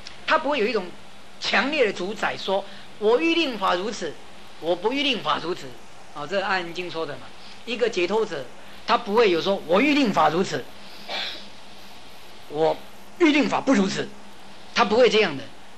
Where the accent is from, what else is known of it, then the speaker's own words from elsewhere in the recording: Taiwan; 我们台湾人啊，这个俗话讲说